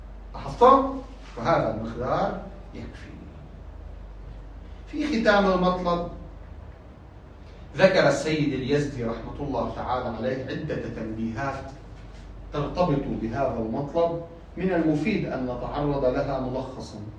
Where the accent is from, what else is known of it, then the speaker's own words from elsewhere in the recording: Lebanon; عندنا مثلا في لبنان، عندنا في لبنان أصلا عادي جدا هذا